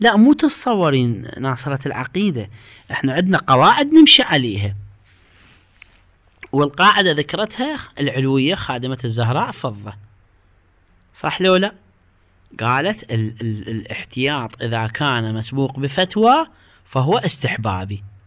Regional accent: Iraq; موجود هسه احنا عندنا بالعراق بسبب الظروف المعيشية

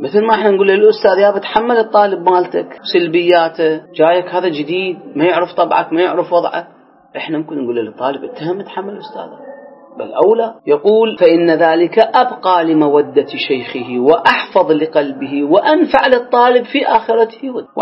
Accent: Iraq; يعني إحنا شلون عندنا بالعراق نقول اللي يزعل يدق راسه بالحائط

